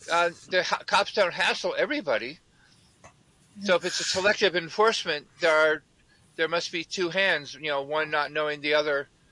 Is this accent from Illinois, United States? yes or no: no; New Jersey, United States; When I was a kid, I grew up in New Jersey, and I used to go to the junkyard, take appliances apart, and sell the copper wire to places.